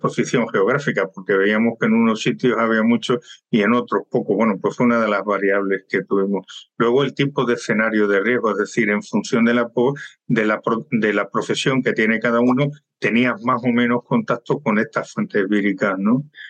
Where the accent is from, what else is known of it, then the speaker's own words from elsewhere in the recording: Córdoba, Andalusia, Spain; yo, que soy de Córdoba y discípulo de Séneca